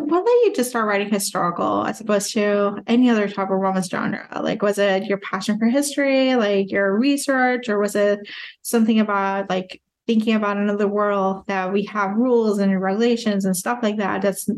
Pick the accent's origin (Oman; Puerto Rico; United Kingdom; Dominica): Puerto Rico; I grew up in Puerto Rico.